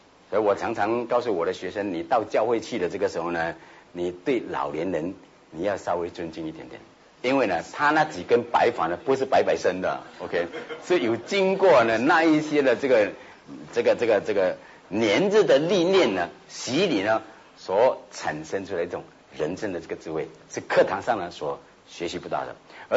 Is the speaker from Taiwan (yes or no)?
no; China; 对我们中国人来说呢，是一个相当的深根蒂固的这个观念。